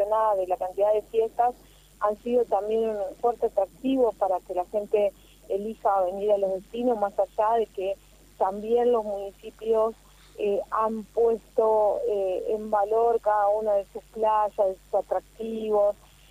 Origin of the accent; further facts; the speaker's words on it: La Paz, Entre Ríos, Argentina; No, yo soy nacida en La Paz y estuve trabajando los últimos 6 años como directora de turismo en Concepción del Uruguay.